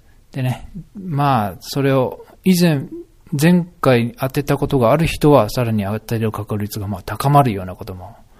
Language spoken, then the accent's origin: Japanese; Kansai, Japan; accent: Kansai; この、いつもの関西弁で喋って